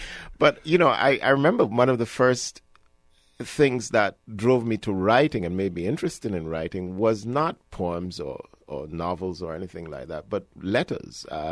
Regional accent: Ghana; born there; I was born in Ghana, I am Ghanaian

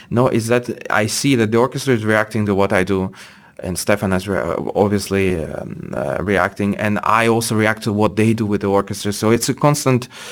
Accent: Nizhny Novgorod, Nizhny Novgorod Oblast, Russia; English is a second language; I first played it in my hometown, Nizhny Novgorod. Must be something like 10 years ago.

